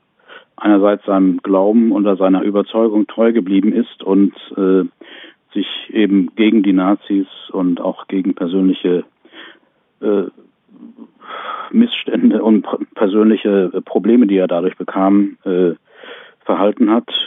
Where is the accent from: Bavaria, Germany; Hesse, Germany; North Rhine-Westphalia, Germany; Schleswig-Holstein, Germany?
North Rhine-Westphalia, Germany; Gelsenkirchen; Und da habe ich ihn in Gelsenkirchen, in meiner Heimat, gehört.